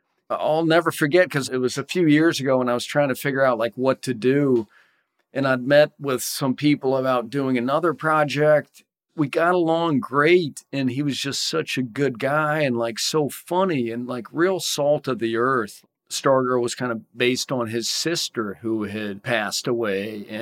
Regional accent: Dallas, Texas, United States; it was really a big part of growing up in Dallas in the 70s was being a Cowboys fan.

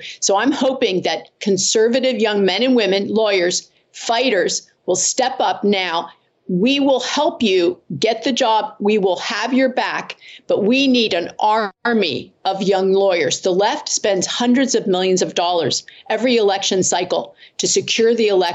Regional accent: Pennsylvania, United States; in my home state of Pennsylvania, it's 50 days of early voting.

